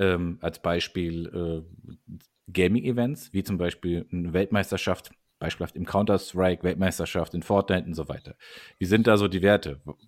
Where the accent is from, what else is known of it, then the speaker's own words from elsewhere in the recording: Darmstadt, Hesse, Germany; Ich komme hier aus Darmstadt, ne?